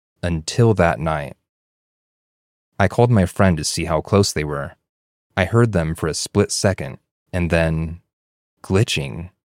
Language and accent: English; San Jose, California, United States; I grew up in the Bay Area, specifically in San Jose.